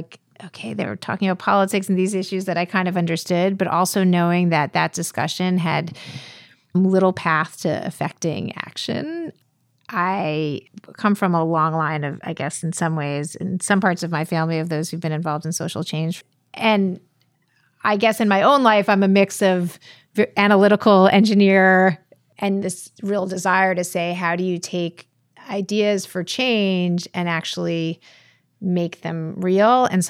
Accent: New York City, New York, United States; So I grew up in New York City, in Brooklyn and Manhattan

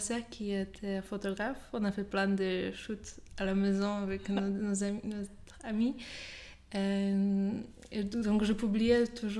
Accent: Poland; French is a second language; moved away as an adult; now in Paris, France; je suis maquilleuse, j'habite à Paris, je viens de Pologne. À Paris, je suis 9 ans

